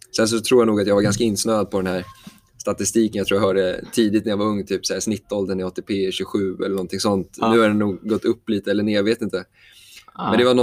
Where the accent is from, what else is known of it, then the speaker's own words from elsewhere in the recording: Stockholm, Stockholm County, Sweden; Jag är uppväxt här i Stockholm.